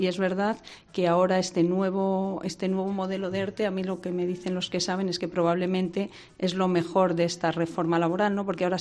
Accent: Guadalajara, Castilla-La Mancha, Spain; eso para irme yo a Guadalajara, a mi pueblo, el fin de semana

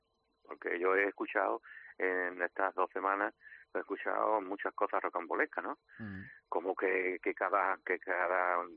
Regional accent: Málaga, Andalusia, Spain; como malagueño

